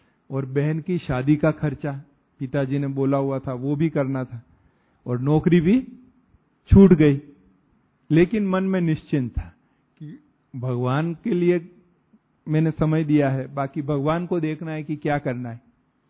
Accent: Rajasthan, India; हम जब यहां राजस्थान के पास, हमारा गांव है इधर आबू से 150 किलोमीटर

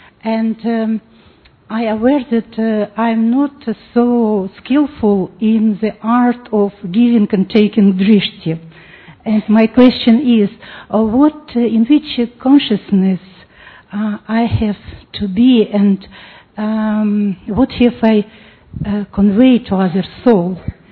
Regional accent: Montenegro; English is a second language; from Montenegro

